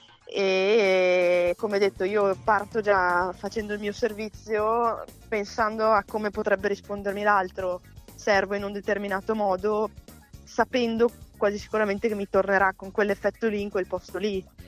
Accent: Caldaro, Trentino-Alto Adige, Italy; sono cresciuta a Caldaro, dove anche le mie compagne di classe giocavano hockey, quindi arrivo anche da un paese hockeyista

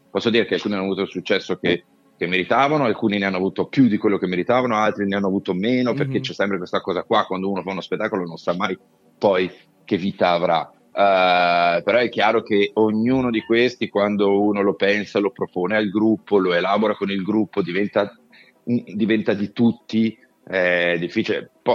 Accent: Veneto, Italy; e io sono veneto

